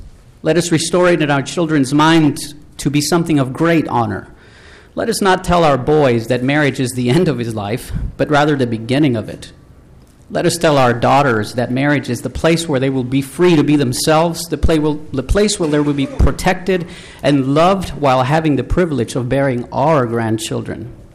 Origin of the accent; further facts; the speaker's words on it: California, United States; also born or lived in Guatemala / Hawaii; now in Minnesota, United States; I was born in Guatemala, raised in California and Hawaii, but have lived in Minnesota most of my life.